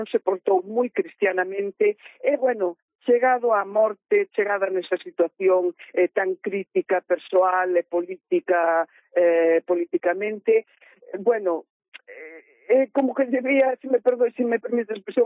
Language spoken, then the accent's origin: Galician; Galicia, Spain; eu creo que como galegos non somos conscientes do valor das cantigas